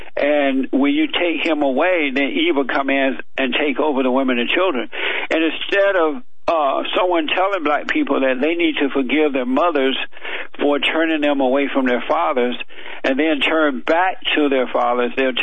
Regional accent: Alabama, United States; Long story short, I grew up down in Alabama on a plantation.

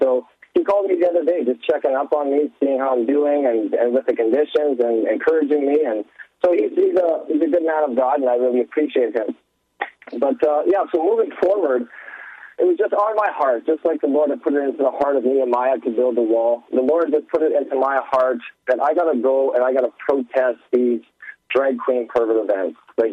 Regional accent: Winnipeg, Manitoba, Canada; moved away as an adult; I'm originally from Manitoba, born just outside of Winnipeg, Manitoba. I came out here.

